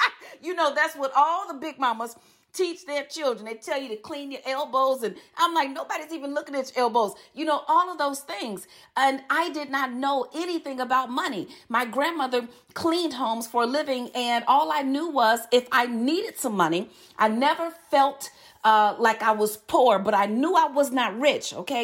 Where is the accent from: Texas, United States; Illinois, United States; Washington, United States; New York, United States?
Illinois, United States; Chicago; You see, I was born and raised in Chicago.